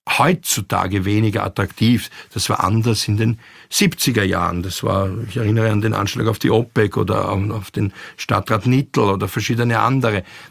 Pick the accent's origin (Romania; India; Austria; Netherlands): Austria